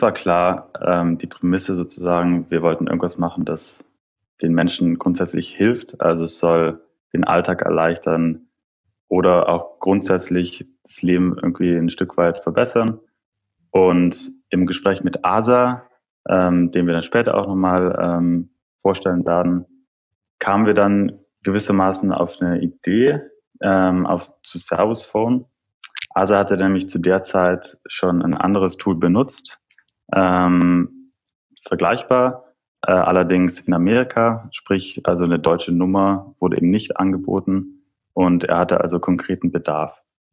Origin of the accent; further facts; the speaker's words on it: Trentino-Alto Adige, Italy; moved away as an adult; now in Munich, Germany; Ursprünglich komme ich aus Norditalien in Südtirol und ich bin dann zum Studieren eigentlich praktisch nach München gezogen.